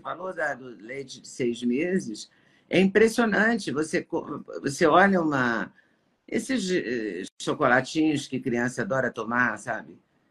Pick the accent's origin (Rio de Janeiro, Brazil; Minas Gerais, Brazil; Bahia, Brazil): Minas Gerais, Brazil; Juiz de Fora; De Juiz de Fora, Minas Gerais.